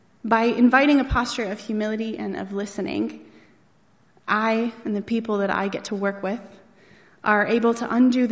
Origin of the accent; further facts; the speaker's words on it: Erie, Pennsylvania, United States; Growing up in Erie, Pennsylvania, I had all of my needs and most of my desires provided for.